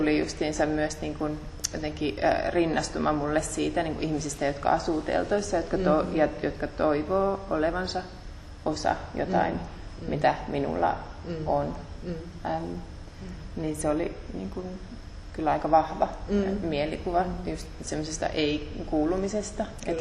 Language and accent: Finnish; London, United Kingdom; kun mä oon kasvanut teinistä Lontoossa